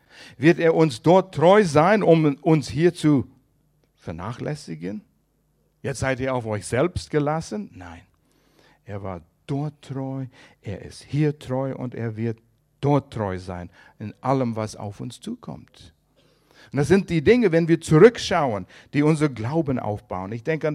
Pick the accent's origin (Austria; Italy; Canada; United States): Canada; Als Kanadier, Studenten in den USA